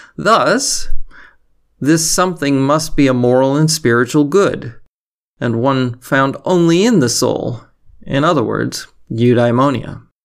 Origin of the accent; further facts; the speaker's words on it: Midwest, United States; Growing up in the Midwest in the 70s and 80s, the chances of that happening were very low for me.